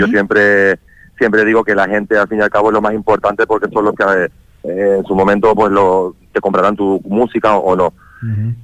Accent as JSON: {"language": "Spanish", "region": "Canary Islands", "country": "Spain", "said": "yo soy de Tenerife"}